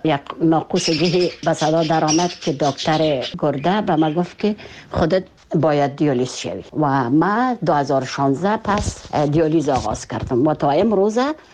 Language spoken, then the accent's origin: Persian; Kabul, Afghanistan